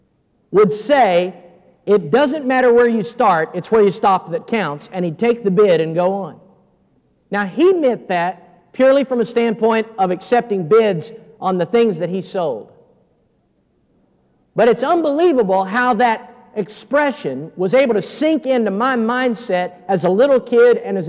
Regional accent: Fairbanks, Alaska, United States; When I grew up, I'm from Fairbanks, Alaska, and my father is in the auction business

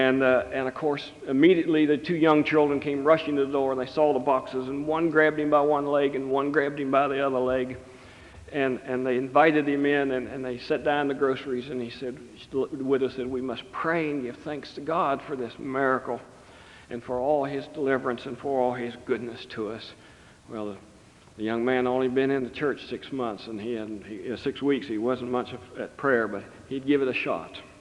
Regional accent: West Virginia, United States; So I came from West Virginia reluctantly to come to this seminary.

